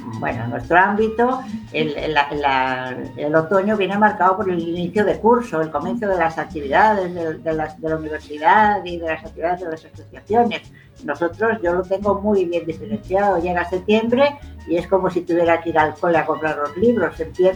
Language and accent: Spanish; Vigo, Galicia, Spain; Yo estoy en Vigo, como sabéis